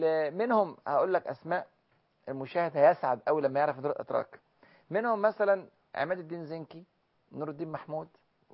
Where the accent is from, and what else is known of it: Egypt